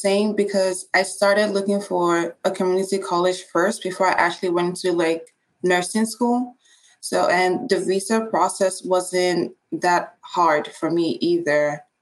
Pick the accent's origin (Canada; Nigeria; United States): Nigeria; moved away as an adult; I'm from Nigeria. I've been here for about 5 years